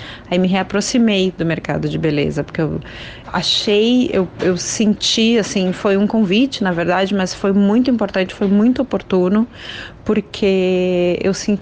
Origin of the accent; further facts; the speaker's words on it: Porto Alegre, Rio Grande do Sul, Brazil; Eu sou gaúcha, né? Sou de Porto Alegre